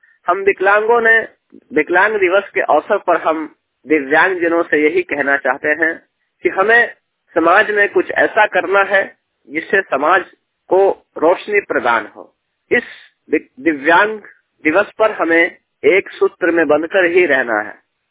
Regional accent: Delhi, India; मैं दिल्ली का रहने वाला हूँ। मैं 100% ब्लाइंड हूँ

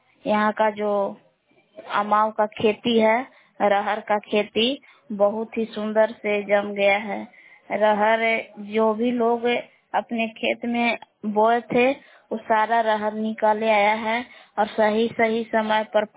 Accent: Belan, Bihar, India; ग्राम बेलान जिला कैमूर भभुआ के निवासी हूँ।

